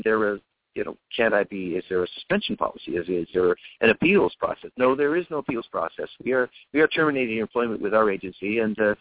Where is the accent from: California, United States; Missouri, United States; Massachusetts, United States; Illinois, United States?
Massachusetts, United States; And, you know, we're all from Massachusetts.